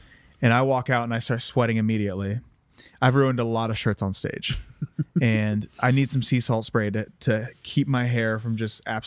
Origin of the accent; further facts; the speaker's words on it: Columbus, Ohio, United States; I'm from Columbus, Ohio.